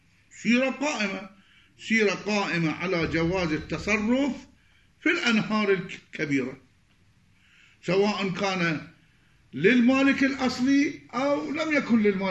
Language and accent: Arabic; Iraq; عندنا بالعراق يسمون برجوازيين، هنا يسمون فؤدال